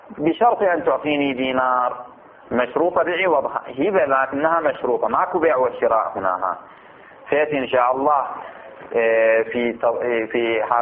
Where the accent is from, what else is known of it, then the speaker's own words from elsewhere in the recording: Bahrain; وإحنا جرت السيرة عندنا في البحرين